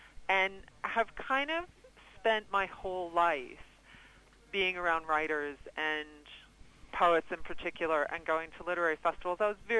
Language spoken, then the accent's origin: English; New York, United States; No, I'm a Yankee Doodle. I'm an American. I grew up in upstate New York.